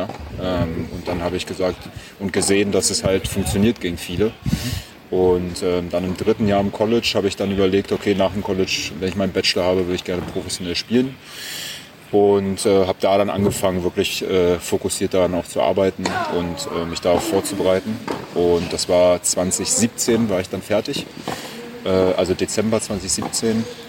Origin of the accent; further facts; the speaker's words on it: Berlin, Germany; Ich komme aus Berlin ursprünglich. Meine Eltern haben eine Konditorei, da bin ich groß geworden